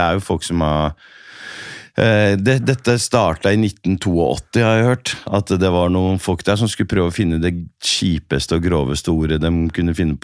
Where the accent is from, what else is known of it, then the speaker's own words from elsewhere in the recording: Oslo, Norway; Jeg kommer fra Oslo Øst, rettere sagt Bøler, kjent for